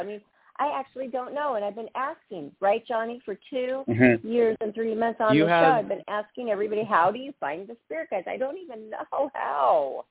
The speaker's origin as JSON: {"language": "English", "town": "Seattle", "region": "Washington", "country": "United States", "said": "Like, I'm from Seattle, Washington. We study totem poles."}